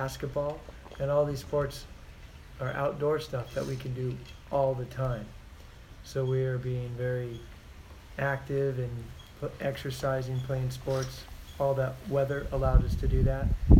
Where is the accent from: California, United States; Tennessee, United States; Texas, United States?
California, United States; Fountain Valley; very important extended family type stuff that we grew up with in Fountain Valley.